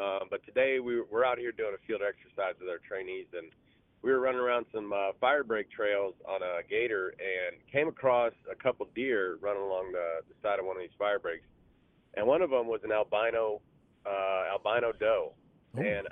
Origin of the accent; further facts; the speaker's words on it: Iowa, United States; Because I'm from Iowa originally, and I want to say you can't shoot albino deer.